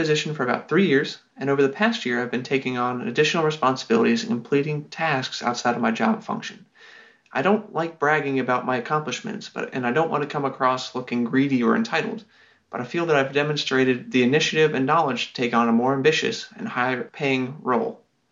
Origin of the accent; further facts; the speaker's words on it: Newport News, Virginia, United States; I'm an engineer from Newport News, Virginia.